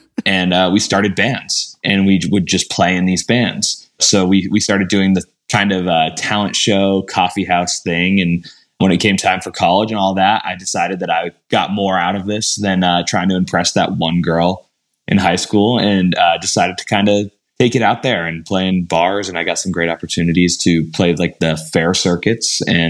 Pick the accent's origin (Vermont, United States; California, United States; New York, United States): Vermont, United States; Fairfax; I grew up in Fairfax, Vermont, which is a small place with more cows than people.